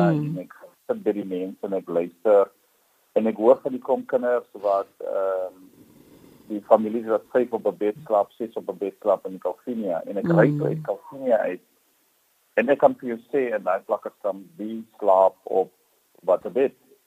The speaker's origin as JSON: {"language": "Afrikaans", "town": "Heidelberg", "region": "Western Cape", "country": "South Africa", "tie": "born there", "said": "Ek is gebore in Heidelberg Kaap, Malwena"}